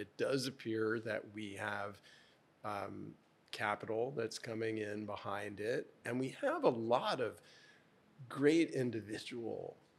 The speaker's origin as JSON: {"language": "English", "town": "Miami", "region": "Florida", "country": "United States", "tie": "born or raised there", "said": "You know, I was born and raised in Miami, and I learned to recognize hype."}